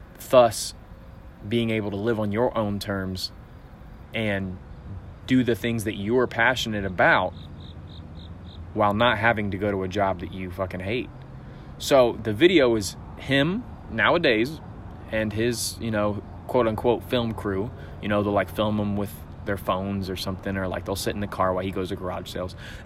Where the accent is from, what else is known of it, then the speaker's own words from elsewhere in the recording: Indiana, United States; also born or lived in Missouri; I'm 26 years old. I moved back to Indiana here in my hometown, and I have no idea what I'm doing with my life.